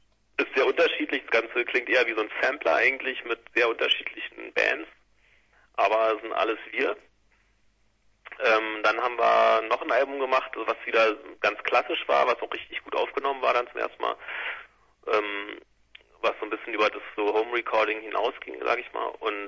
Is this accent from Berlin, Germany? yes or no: yes; Berlin, Germany; Wir kommen aus Berlin. Wir sind echte Berliner gewissermaßen.